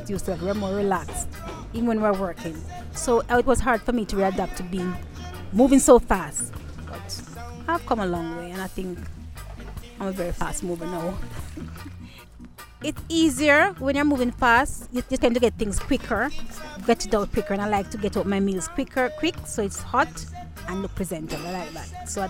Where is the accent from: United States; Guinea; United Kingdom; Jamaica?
Jamaica; Saint Thomas; I'm 46 years of age. I'm from Jamaica, St. Thomas